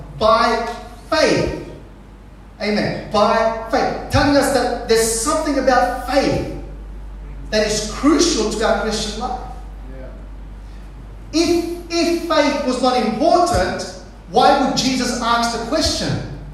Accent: Australia; born there; I was born in Australia, but you can see that I don't look traditional Aussie. My dad is from Chile, South America, and my mother's from Spain.

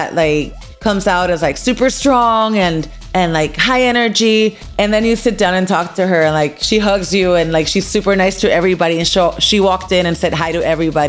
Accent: Puerto Rico; I'm Puertorriqueña from Puerto Rico

